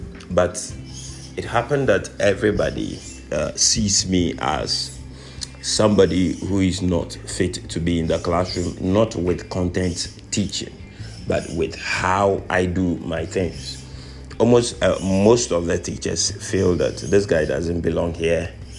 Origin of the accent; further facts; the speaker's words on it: Prampram, Greater Accra, Ghana; very genius, and I come from Ghana, pram pram, and I'm not like any other person.